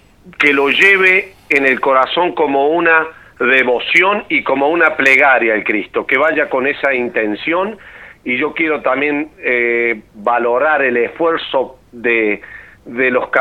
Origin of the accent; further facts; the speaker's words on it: Argentina; porque todos somos gauchos, en alguna forma somos gauchos los argentinos